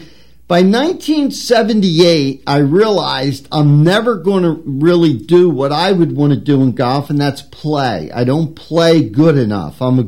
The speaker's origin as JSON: {"language": "English", "town": "Philadelphia", "region": "Pennsylvania", "country": "United States", "tie": "born or raised there", "said": "I grew up in South Philly in the 50s and the early 60s, and drugs weren't real popular then."}